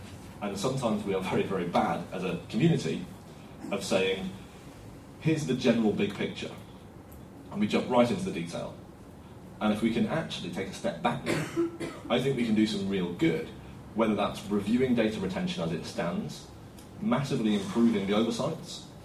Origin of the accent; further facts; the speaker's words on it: Yorkshire and the Humber, United Kingdom; but I'm from Yorkshire, so I'll say it again